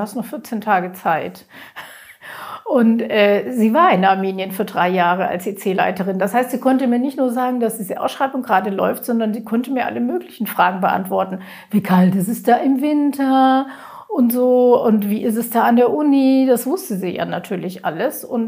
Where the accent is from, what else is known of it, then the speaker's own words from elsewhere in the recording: Baden-Württemberg, Germany; als Schwäbin